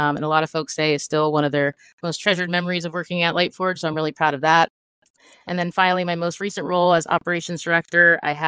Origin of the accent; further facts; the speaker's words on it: Westerville, Ohio, United States; now in New York, United States; So, yeah, I'm mostly from Ohio. I grew up in Westerville, which is a suburb outside of Columbus. And I've been living in New York for a very long time, 15 plus years.